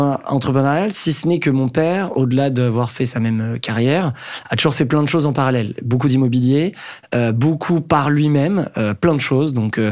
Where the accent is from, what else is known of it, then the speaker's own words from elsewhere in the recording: Saint-Cloud, Île-de-France, France; moi j'ai grandi à Saint-Cloud dans le 92. Donc, proche Paris, région parisienne, avec le métro et le train pas loin pour rentrer dans la capitale. Saint-Cloud, c'est, ça fait partie du riche 92. Donc, j'ai vécu dans un milieu, plutôt bourgeois.